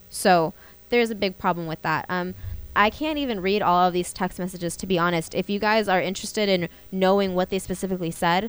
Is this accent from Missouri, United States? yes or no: no; Walnut Creek, California, United States; And like I mentioned earlier in the show, I am from Walnut Creek.